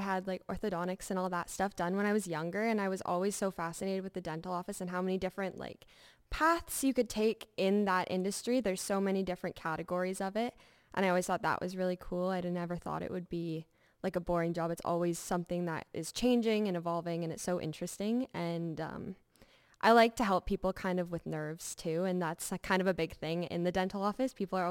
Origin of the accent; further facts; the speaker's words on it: Goderich, Ontario, Canada; I also grew up on the sunny side of Salford, not too far from a friend Ethan here, about a minute away. And yeah, same thing, Goderich my whole life.